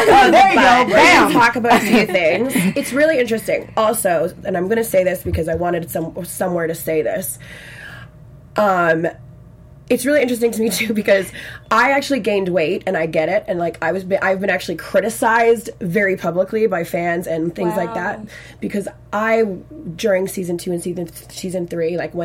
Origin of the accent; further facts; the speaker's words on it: Victoria, British Columbia, Canada; first language French; We're from the West Coast. So we're from Victoria.